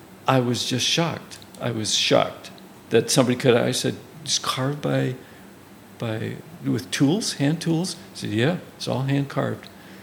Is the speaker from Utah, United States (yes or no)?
yes; Utah, United States; I started the violin, I guess, when I was in the sixth grade. I grew up in Utah.